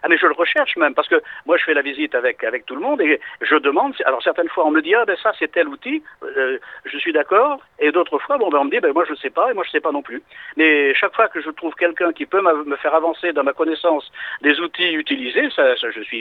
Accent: Lanouaille, Nouvelle-Aquitaine, France; now in Loiret, France; j'habite dans le Loiret, je suis originaire de Lannouaille, et donc j'ai repris la maison de mes parents à leur décès dans le village de Lavaux.

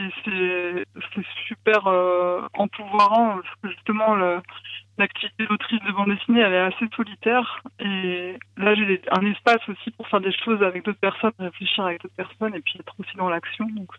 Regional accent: Hauts-de-France, France; born there; moi, je suis née en Picardie, c'était exactement la même chose.

